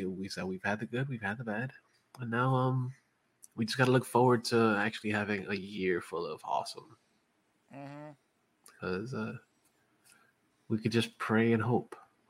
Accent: Bronx, New York, United States; Because, of course, I'm from the Bronx, so who the fuck plays cornhole in the Bronx?

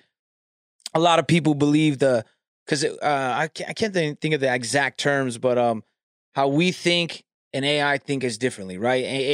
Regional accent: California, United States; And mind you, I'm from California, so again, I'm sure everybody's, you know, they're more biased on the West Coast music.

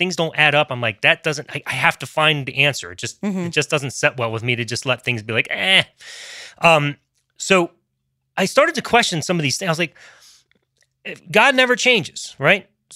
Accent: Baltimore, Maryland, United States; So I'm growing up in Maryland.

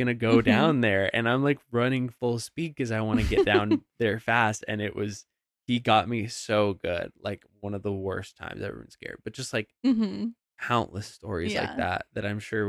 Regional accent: Idaho, United States; growing up in Idaho is so funny because, like, I don't know. I'm glad that I grew up in the years that I did

